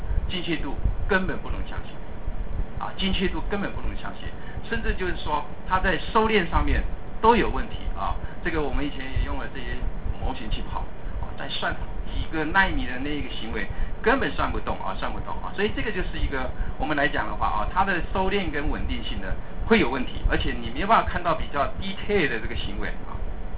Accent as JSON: {"language": "Chinese", "country": "Taiwan", "said": "也许我们台湾人比较心急了一点啊"}